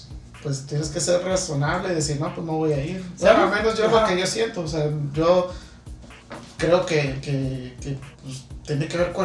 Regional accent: northern Mexico, Mexico; esa es una de las cosas que nos tienen aquí en el norte, que a nosotros nos vale madre todo ese tipo de cosas.

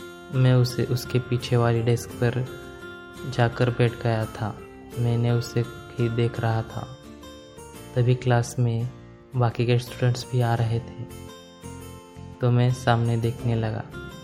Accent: Udaipur, Rajasthan, India; मैं उदयपुर का रहने वाला हूँ। अब मेरी उम्र 23 साल है।

